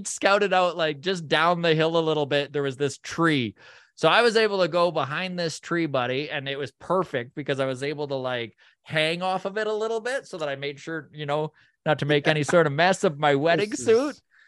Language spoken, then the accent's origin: English; Canada; did it ever make me appreciate being Canadian and the luck of the birth lottery that we win here in Canada, being born here?